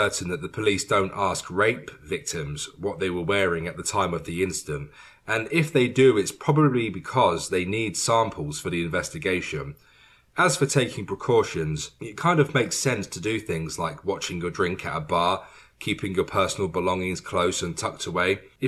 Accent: London, United Kingdom; Growing up in Greater West London, I would often puff my chest out

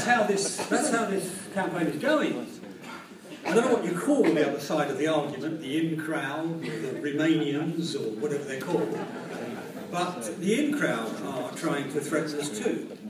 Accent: Yorkshire and the Humber, United Kingdom; I speak as a Yorkshireman.

